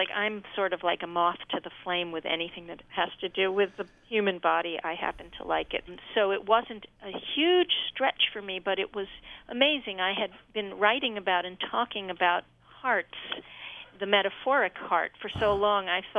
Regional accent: New York, United States; since I'm a New Yorker

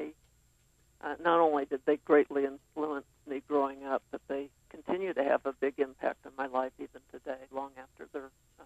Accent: Salem, Oregon, United States; Salem, Oregon. It was a wonderful place to grow up. As you know, it's Oregon's capital city.

